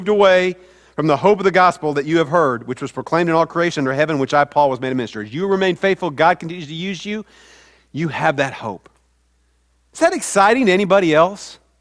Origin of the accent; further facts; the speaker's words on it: Midwest, United States; Because I've seen big bodies of water. I'm from the Midwest. If you didn't realize, we don't have oceans in the Midwest.